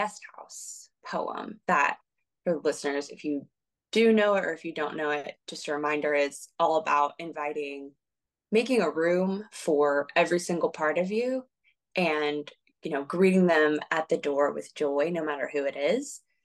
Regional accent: Texas, United States; I'm from Texas.

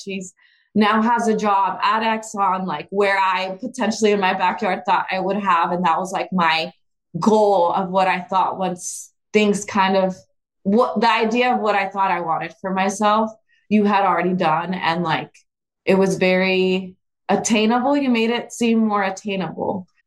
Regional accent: Baytown, Texas, United States; Growing up in Baytown, the refinery is like your backyard. My dad worked in the refineries, and so it was like what I knew.

